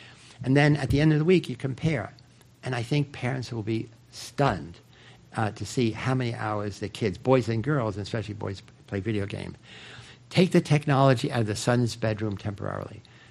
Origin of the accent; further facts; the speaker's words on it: New York, United States; I grew up in New York, where Boy Scouts actually take you to a summer place where you go camping in the woods